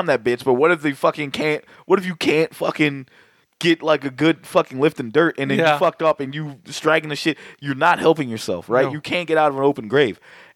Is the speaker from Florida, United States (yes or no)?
yes; Florida, United States; You got to remember, I'm from Florida. We don't read well.